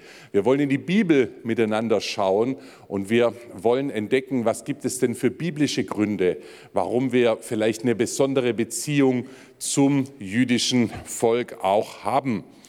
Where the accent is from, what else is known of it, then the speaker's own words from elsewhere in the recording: Baden-Württemberg, Germany; Ich bin ja nebenan im Landkreis Calw geboren, von daher ist mir dieser Ort seit Kindheit vertraut, denn es war der Weg zur Autobahn hinaus aus unseren tiefen Schwarzwaldtälern.